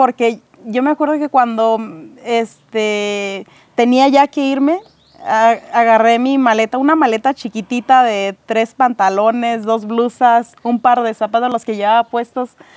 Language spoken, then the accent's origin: Spanish; San Quintín, Baja California, Mexico; Yo soy originaria de San Quintín, Baja California, uh-huh. ¿Sí? Yo allá estudié primaria, secundaria, preparatoria y demás